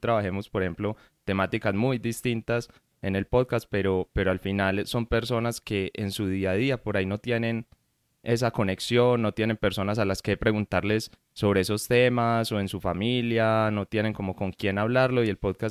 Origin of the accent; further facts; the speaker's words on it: Colombia; Como dijiste, soy de Colombia